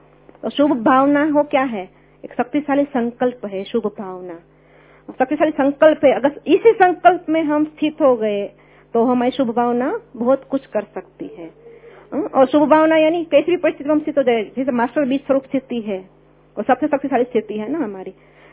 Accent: Jamnagar, Gujarat, India; मैं गुजरात जामनगर से हूँ

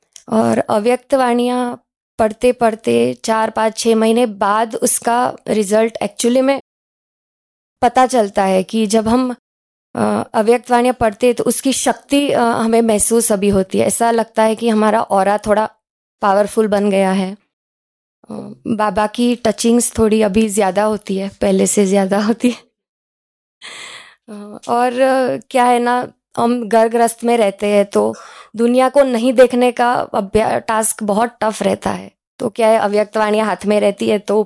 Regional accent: Surat, Gujarat, India; और मैं सूरत से हूँ

